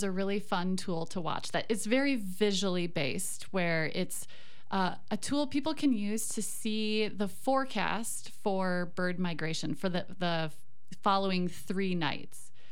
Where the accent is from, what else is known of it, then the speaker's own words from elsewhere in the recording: Madison, Wisconsin, United States; You know, I'm from Madison, where we have more prairie habitat and big lakes.